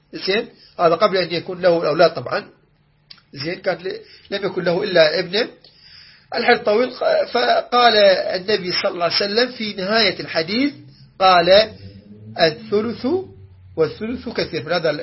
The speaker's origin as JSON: {"language": "Arabic", "country": "Iraq", "said": "عندنا في العراق نقول أبري الذمة"}